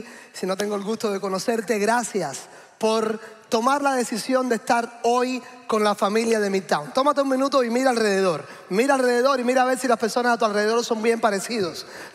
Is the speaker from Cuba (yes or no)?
yes; Cuba; ese es un lugar importante en mi país de origen. Si usted va de visita a hacer turismo a Cuba